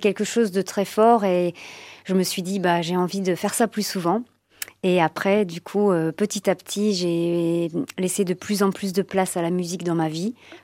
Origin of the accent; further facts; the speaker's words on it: Tourcoing, Hauts-de-France, France; born there; now in Villeneuve-d'Ascq, France; Ben oui, je suis née à Tourcoing et j'habite à Villeneuve-d'Ascq.